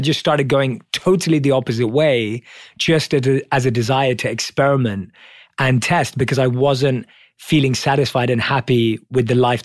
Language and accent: English; London, United Kingdom; So I was born and raised in London as a normal Indian kid.